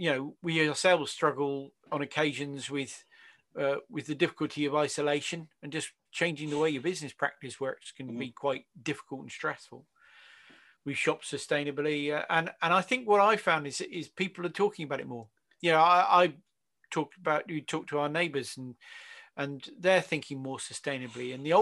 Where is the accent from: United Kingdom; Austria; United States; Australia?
United Kingdom; And we're British. We always like having that stiff upper lip.